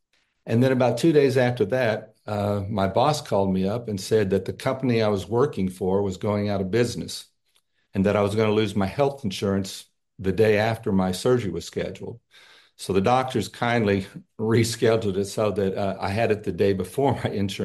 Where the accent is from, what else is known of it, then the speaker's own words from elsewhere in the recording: Texas, United States; As you said, I grew up in Texas.